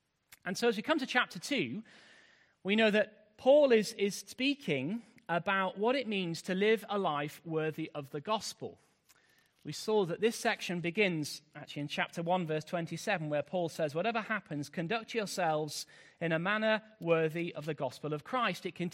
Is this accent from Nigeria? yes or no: no; United Kingdom; particularly because we're British